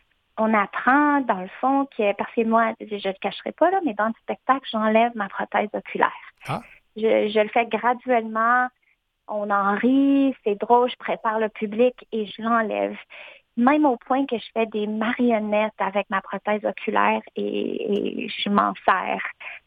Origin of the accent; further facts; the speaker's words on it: Ontario, Canada; born there; now in Montreal, Canada; je suis née dans le nord de l'Ontario, donc je suis franco-ontarienne, comme tu as dit. Et une année plus tard dans ma vie, j'ai déménagé pour mes études. J'ai fait un DEC en danse à Drummondville. Après, j'ai déménagé à Concordia, à l'université ici à Montréal.